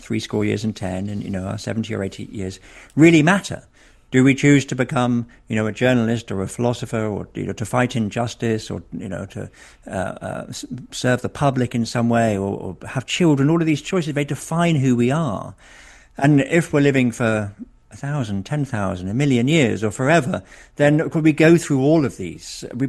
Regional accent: England, United Kingdom; I'm an Englishman, right?

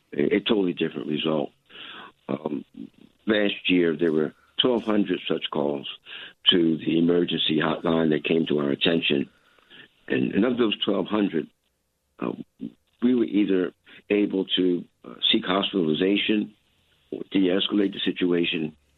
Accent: Philadelphia, Pennsylvania, United States; personally, as I grew up in West Philadelphia, five blocks from where the incident took place

